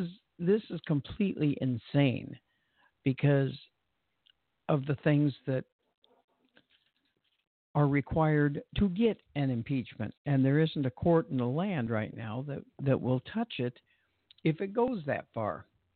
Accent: California, United States; But when I tell people I'm from California

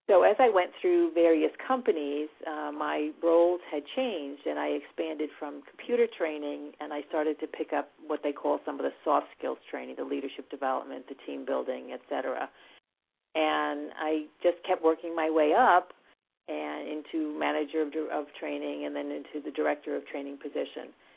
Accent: New York, United States; accent: East Coast; was born and raised in New York, so if you hear this East Coast accent, you'll know where it's coming from.

